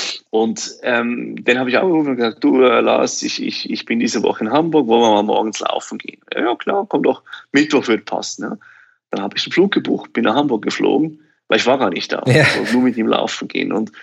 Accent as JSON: {"language": "German", "country": "Switzerland", "tie": "born or raised there", "said": "weil wir natürlich eben aus Schweiz ein bisschen was von Bergen verstehen. Ich bin ja selber auch in Bergen aufgewachsen."}